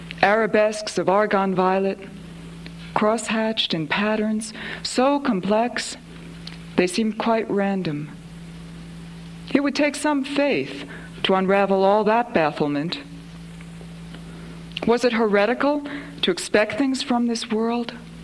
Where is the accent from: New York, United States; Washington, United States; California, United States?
New York, United States; Troy; I grew up in Troy, New York, and upstate New York has all these classical name places like Ithaca and Syracuse and Troy.